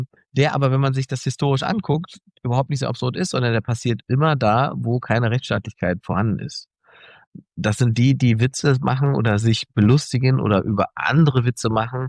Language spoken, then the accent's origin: German; East Germany, Germany; born there; Ich bin ja im Osten geboren.